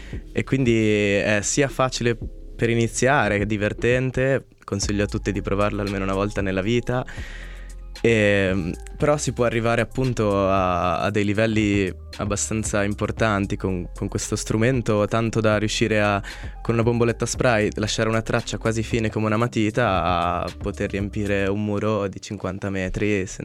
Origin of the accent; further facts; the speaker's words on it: Lugano, Ticino, Switzerland; vengo da Lugano.